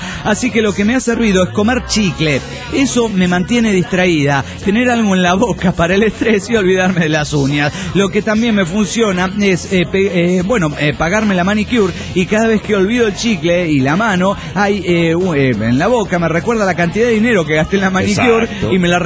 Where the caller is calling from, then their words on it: Bucaramanga, Santander, Colombia; de Bucaramanga, Colombia.